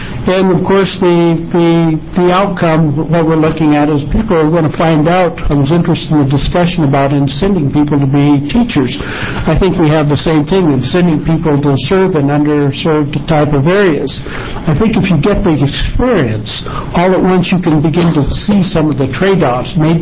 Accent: Lakeview, Oregon, United States; I am an Oregonian. I was born and I grew up in Lakeview. And if there's any place in Oregon that's rural, it is Lakeview.

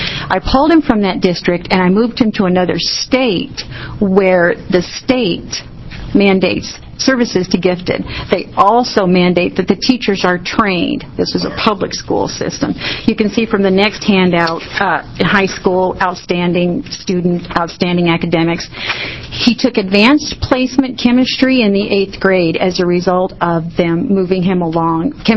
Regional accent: Portland, Oregon, United States; I'm from Portland.

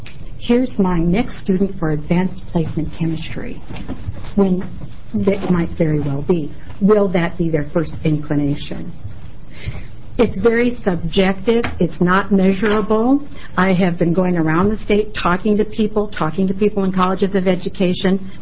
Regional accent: Oak Grove, United States; Chairman Flores, members of the committee … from Oak Grove.

